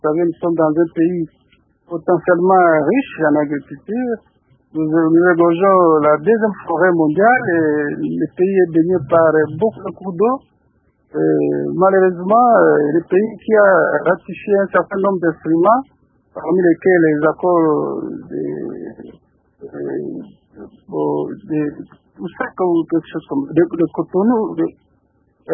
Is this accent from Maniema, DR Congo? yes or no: yes; Kindu, Maniema, DR Congo; Effectivement, ici chez nous à Kindu